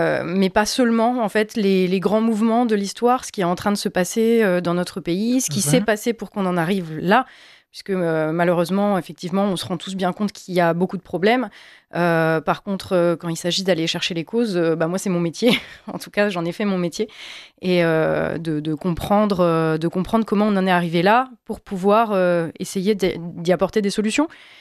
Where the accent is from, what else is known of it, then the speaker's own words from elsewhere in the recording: Longwy, Grand Est, France; also born or lived in Villerupt; j'ai grandi en Lorraine, j'ai grandi plus précisément d'ailleurs dans le nord de la Lorraine, d'abord à Villerue, puis à Longwy.